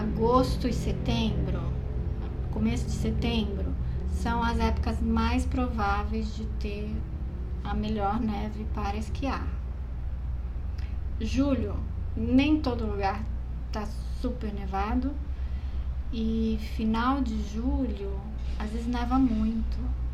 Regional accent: São Paulo, Brazil; Tanto eu como a André, a gente é aqui de São Paulo

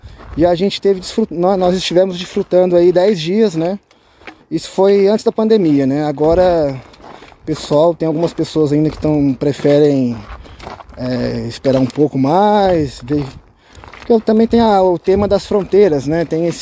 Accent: Minas Gerais, Brazil; moved away; Então, pessoal, sou mineiro, faz 5 anos que eu estou aqui já na Patagônia, aqui no extremo sul da Patagônia, né?

